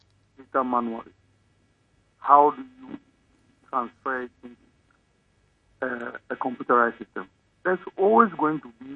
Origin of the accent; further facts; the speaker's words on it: Tanibe, Ghana; I am from Tanibe. I operate in Accra. I'm in Oyarefa.